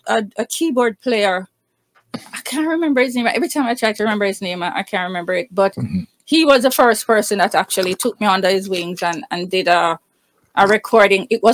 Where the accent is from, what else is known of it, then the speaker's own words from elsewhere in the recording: Kingston, Saint Andrew, Jamaica; Well, originally I grew up like in the Hagley Park neighborhood.